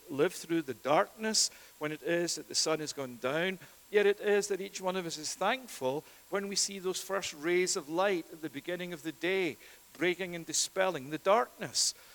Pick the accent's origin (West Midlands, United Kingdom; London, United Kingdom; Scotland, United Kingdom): Scotland, United Kingdom; I would say that because I'm from Scotland. And it is that Scotland is the place of horizontal rain.